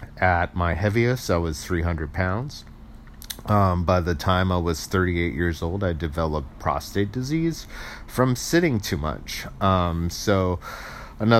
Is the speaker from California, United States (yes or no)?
yes; Alameda, California, United States; So where I grew up in Alameda, there's a long cycling history.